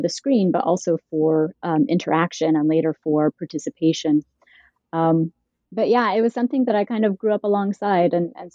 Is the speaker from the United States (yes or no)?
yes; Utah, United States; born or raised there; also born or lived in Idaho